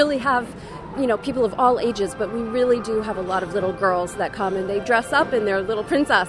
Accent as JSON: {"language": "English", "town": "Rutherford", "region": "New Jersey", "country": "United States", "said": "I'm from Rutherford, New Jersey."}